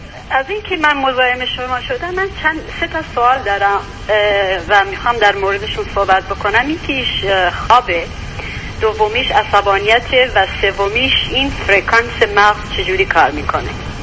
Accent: Iran; also born or lived in Turkey; now in Canada; من با همسر قبلیم که جدا شده بودیم از ایران، ولی با هم دیگه اومدیم کانادا.

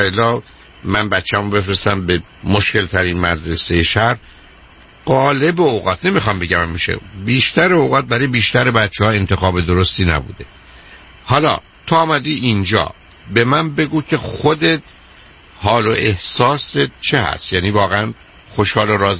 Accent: Iran; به نام وقتی هم که من ایرانی هستم برای یه عدهشون مسخره است

